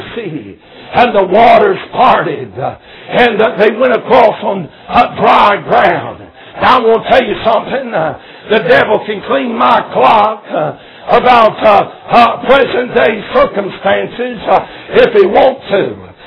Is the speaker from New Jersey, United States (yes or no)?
no; Maryland, United States; also born or lived in Washington, D.C.; I was born in Washington, D.C., raised in the outskirts of Maryland, out from Washington, D.C. till I was 16 years old.